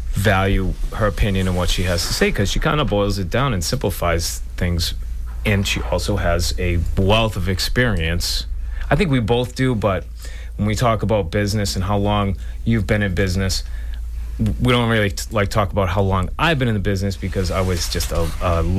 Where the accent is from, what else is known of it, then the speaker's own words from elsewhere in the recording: Hingham, Massachusetts, United States; I grew up in Hingham, so I was a harborman, but I graduated in Whitman-Hanson from Whitman.